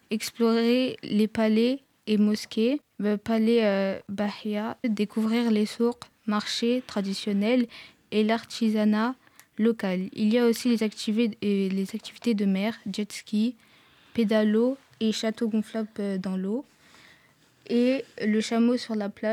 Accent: France; c'est mon pays d'origine. J'ai grandi en France, mais mes parents, ils ont vécu là-bas.

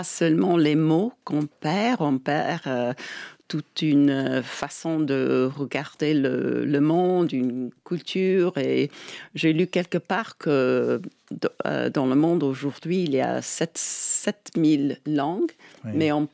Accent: Wales, United Kingdom; French is a second language; quand j'étais petite, quand je suis née au Pays de Galles, et personne que je connais ne parlait le gallois.

